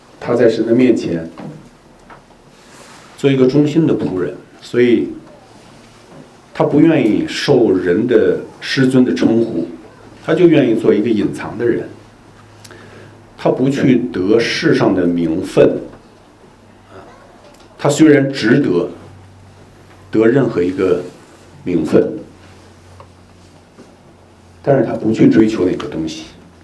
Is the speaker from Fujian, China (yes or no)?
no; Beijing, China; moved away as an adult; now in Vancouver, Canada; 我出生在北京，我父母就是在北京认识结婚的